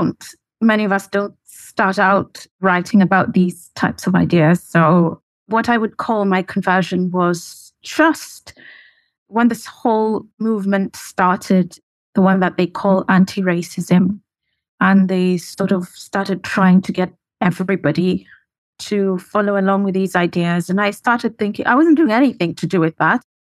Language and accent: English; Nairobi, Kenya; moved away as an adult; now in United Kingdom; Well, I grew up in Kenya, did my first law degree at the University of Nairobi, and came to England for graduate studies.